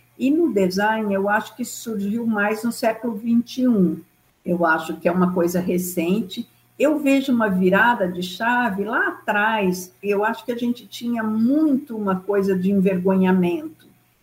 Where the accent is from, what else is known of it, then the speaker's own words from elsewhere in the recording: Ribeirão Preto, São Paulo, Brazil; also born or lived in Minas Gerais; now in São Paulo, Brazil; Eu sou nascida no, numa cidadezinha no sudoeste de Minas e fui criada em Ribeirão Preto.